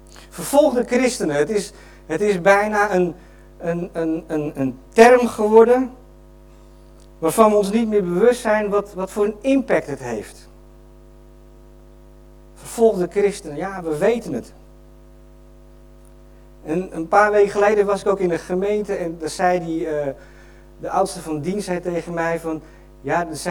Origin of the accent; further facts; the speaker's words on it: Huizen, North Holland, Netherlands; We komen uit Huizen, Noord-Holland, en we zijn daar, onze huisgemeente is de Pinkstergemeente Huizen in Huizen.